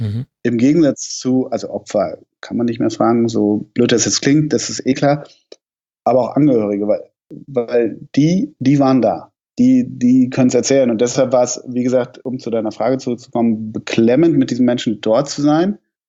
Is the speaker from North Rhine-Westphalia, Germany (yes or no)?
no; Hamburg, Germany; ich komme ja aus Hamburg